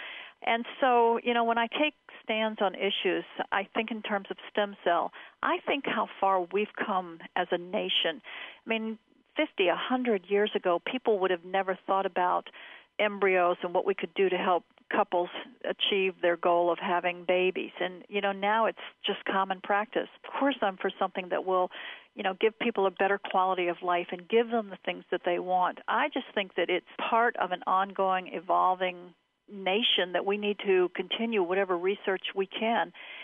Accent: Norfolk, Virginia, United States; I was born and reared in Norfolk, Virginia, but I spent my summers with my aunt and uncle on a farm in North Carolina.

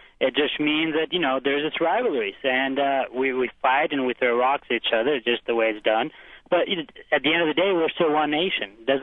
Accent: Albania; I'm from Albania originally

